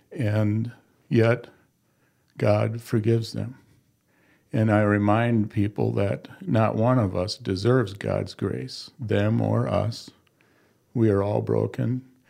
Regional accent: Aberdeen, South Dakota, United States; I'm originally from Aberdeen, South Dakota. My late wife and I are both from there.

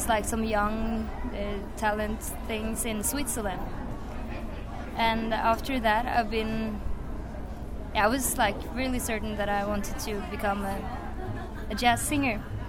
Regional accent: Oslo, Norway; I'm from Oslo originally, but then I studied music in Denmark and in Copenhagen and a city called Aarhus. And yeah, also I traveled around and studied half a year in Stockholm

